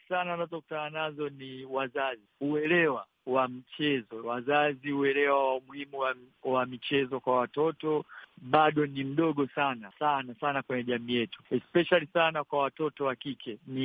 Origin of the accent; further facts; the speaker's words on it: Buguruni, Dar es Salaam, Tanzania; Nimekulia Buguruni, ambapo ni sehemu ambapo hakuna facility yote ya kuweza wewe kucheza basketball.